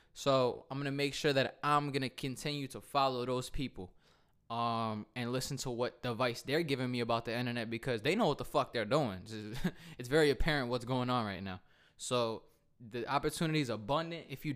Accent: Old Bridge, New Jersey, United States; I'm just saying, I'm from Old Bridge, New Jersey. That's when my shit's Bridge Boy.

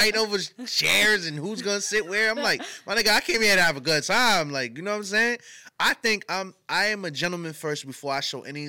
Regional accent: South Huntington, New York, United States; if anybody knows me, they know I'm from South Huntington. originally, and I ran in streets.

